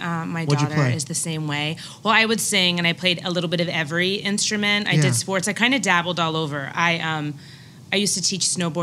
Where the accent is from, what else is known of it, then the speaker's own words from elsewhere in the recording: Franklin Lakes, New Jersey, United States; A little town called Franklin Lakes.